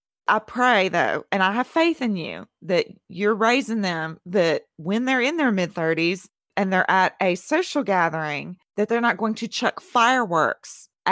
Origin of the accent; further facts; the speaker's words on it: the South, United States; I'm not from a family full of races, but I am from the South.